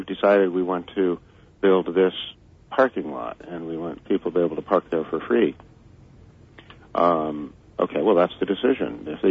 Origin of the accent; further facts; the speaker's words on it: California, United States; No, I'm from the Bay Area in, you know, California, and we have KPFA.